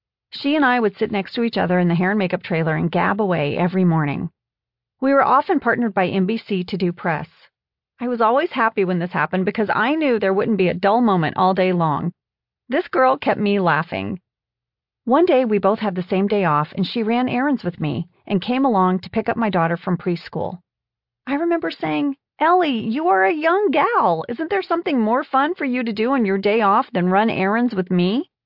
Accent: Indonesia; When I was growing up in Indonesia, I had a group of friends from Europe.

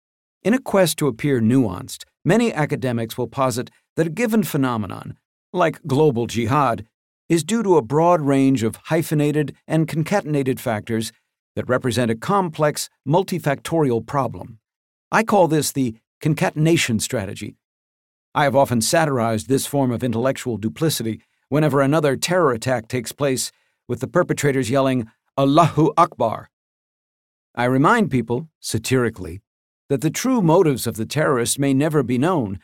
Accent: Lebanon; first language Arabic; English is a second language; Given that Arabic is my mother tongue and that I'm from Lebanon, it takes longer to delegitimize me.

